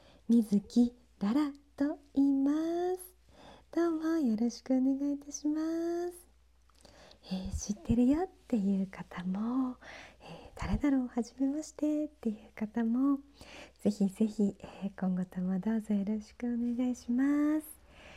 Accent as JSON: {"language": "Japanese", "region": "Tokyo", "country": "Japan", "tie": "born or raised there", "said": "もともと東京生まれ東京育ちだったんですけれども、"}